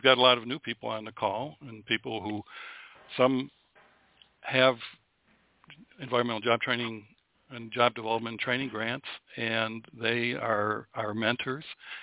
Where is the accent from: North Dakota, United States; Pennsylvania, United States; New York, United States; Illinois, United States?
Illinois, United States; Cook County, my hometown